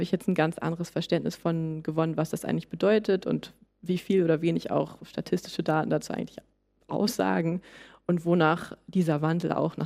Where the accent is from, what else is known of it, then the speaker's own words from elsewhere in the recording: Hamburg, Germany; ich bin am Stadtrand von Hamburg groß geworden, war aber ganz viel auch immer ja, in ländlichen Räumen unterwegs, viel in Schleswig-Holstein, in den Ferien.